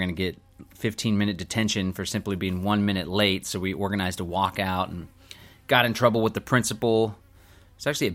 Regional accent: Austin, Texas, United States; I am 35 at the time of this recording, live in Central Texas, born and raised in Austin, Texas

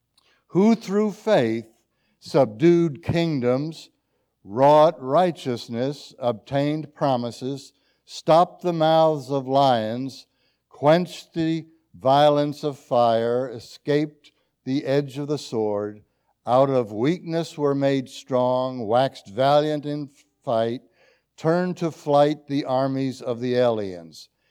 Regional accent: New York, United States; I'm from New York State. Forgive me for being a Yankee, but I've never been a Yankee fan, however. But I lived in, not in Cooperstown. Cooperstown was our county seat.

